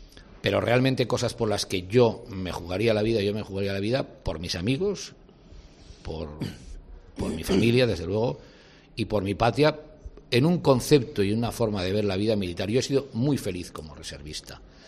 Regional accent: Barcelona, Catalonia, Spain; Ser barcelonés es mi forma de ser catalán. Y mi forma de ser... como catalán, soy español.

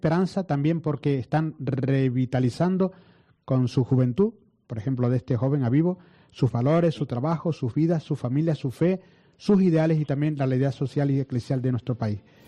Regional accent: Canary Islands, Spain; ¿tú crees que los canarios en general somos acogedores del migrante

